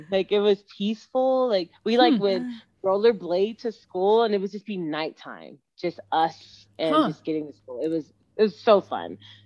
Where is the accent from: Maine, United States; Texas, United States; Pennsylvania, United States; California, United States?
Texas, United States; So I grew up in Texas. And when I was in Texas, I could practice against guys all the time.